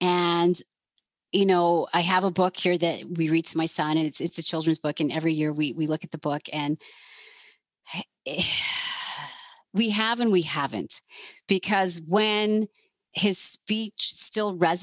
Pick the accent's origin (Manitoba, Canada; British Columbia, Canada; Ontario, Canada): Ontario, Canada; London; I went to a predominantly white high school, of course, I grew up in London.